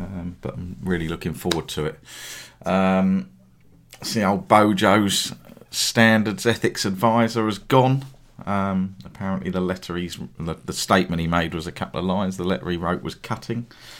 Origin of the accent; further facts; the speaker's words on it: England, United Kingdom; And because we're English football fans, we must be hooligans.